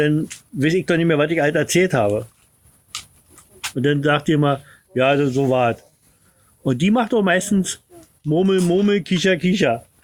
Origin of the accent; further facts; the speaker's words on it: Berlin, Germany; now in Fredersdorf, Germany; Fredersdorf, aber ich bin ein Berliner.